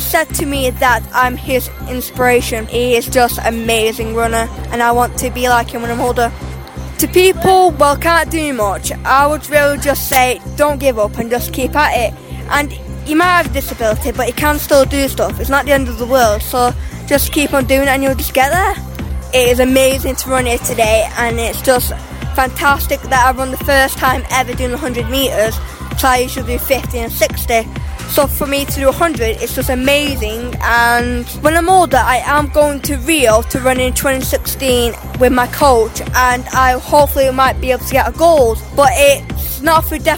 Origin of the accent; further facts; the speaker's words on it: Manchester, North West England, United Kingdom; I'm age 12 and I am from Manchester.